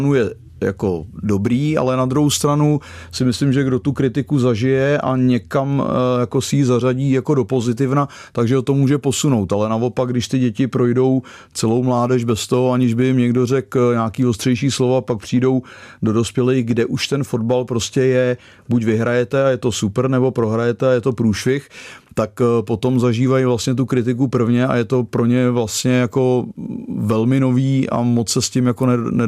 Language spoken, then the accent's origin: Czech; Prague, Czechia; já jsem vyrostl ve Spartě, jsem z Břevnova teda